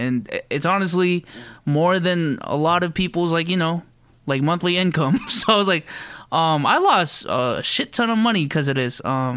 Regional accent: Philippines; I am from a neighborhood in the Philippines that literally floods up to the gates, dude.

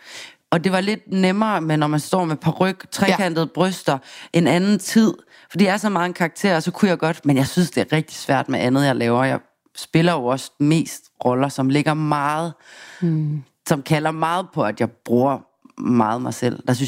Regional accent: Aarhus, Central Denmark Region, Denmark; now in Copenhagen, Denmark; Jeg er ikke bare måske fra Jylland. Jeg er enormt meget fra Jylland.

